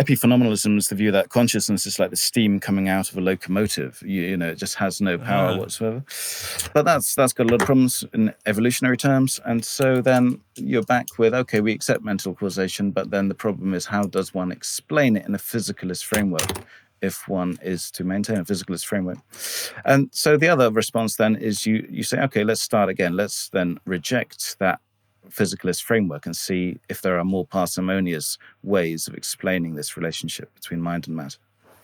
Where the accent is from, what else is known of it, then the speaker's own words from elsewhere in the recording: England, United Kingdom; which I was brought up here in England mostly.